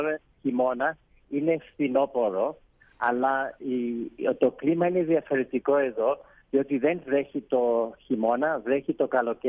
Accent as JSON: {"language": "Greek", "country": "South Africa", "tie": "born or raised there", "second_language": "Greek", "said": "Ναι, εγώ γεννήθηκα και μεγάλωσα στη Νότια Αφρική. Η μητέρα μου και ο πατέρας μου ήρθαν από την Κύπρο, η μητέρα μου από μικρασιάτικη καταγωγή. Εδώ σπούδασα και έμαθα ελληνικά"}